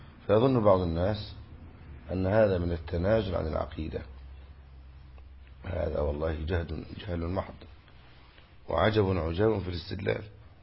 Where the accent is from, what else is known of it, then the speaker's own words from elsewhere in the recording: Egypt; وكانت عندنا في مصر أولا قراءة قالون،